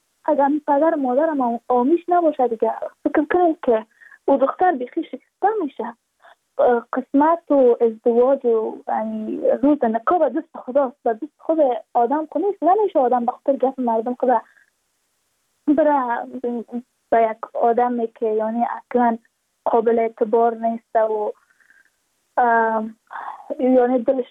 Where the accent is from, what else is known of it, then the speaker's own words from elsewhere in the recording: Badakhshan, Afghanistan; چون ما از بدخشان هستیم،